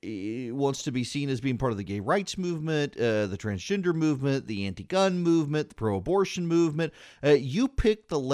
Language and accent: English; United States; I want the medium coffee. I don't want the grande. I'm an American. I'm in America.